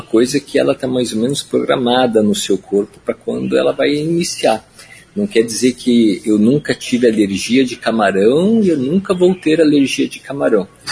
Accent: Campo Mourão, Paraná, Brazil; eu sou natural de Campo Mourão. A mamãe sempre fala, que é aí do lado de Maringá

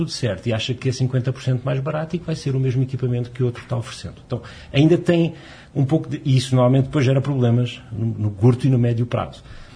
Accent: Portugal; now in Brazil; Eu, como vocês percebem, eu sou português. Na Europa, isso já está muito mais avançado, mas vai acontecer o mesmo aqui.

